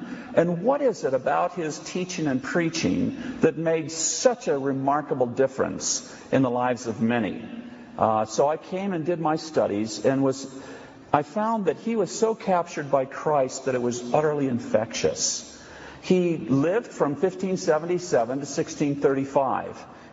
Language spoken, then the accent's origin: English; United States; I come from the States, and it's a delight to be here.